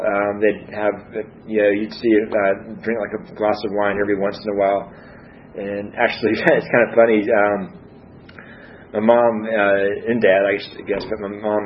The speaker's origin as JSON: {"language": "English", "town": "Columbus", "region": "Georgia", "country": "United States", "tie": "born or raised there", "said": "I grew up in Columbus, Georgia, so, you know, it's a couple hours south of here."}